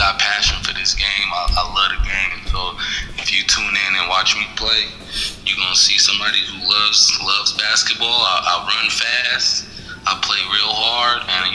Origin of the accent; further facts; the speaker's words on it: Las Vegas, Nevada, United States; now in Canada; because I'm from Vegas, and coming to Canada, it's a tundra out here